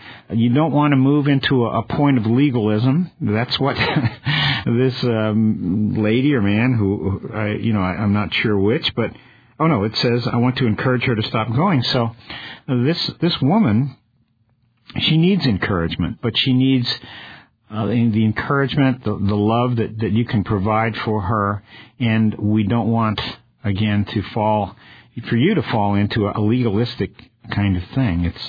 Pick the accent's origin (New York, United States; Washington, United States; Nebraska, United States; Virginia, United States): New York, United States; Brooklyn; born there; I was born in Brooklyn, and they say it's easy to take me out of Brooklyn, but to take the Brooklyn out of me may take a little longer.